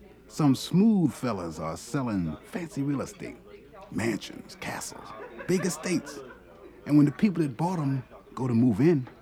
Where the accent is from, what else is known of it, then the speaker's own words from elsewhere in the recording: Philadelphia, Pennsylvania, United States; No. Home's here. But the house where I was brought up, that's in Philly.